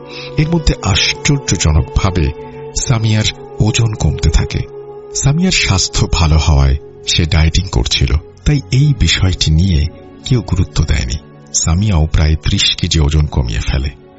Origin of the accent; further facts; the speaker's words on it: Narayanganj, Dhaka Division, Bangladesh; now in Belgium; বর্তমানে বেলজিয়াম আছি। আমি বেলজিয়ামে এসেছি 5-6 মাস হল। বাংলাদেশে আমি নারায়ণগঞ্জে থাকি, ছোট থেকে বড় হয়েছে নারায়ণগঞ্জেই, তবে আমার গ্রামের বাড়ি মাগুরা।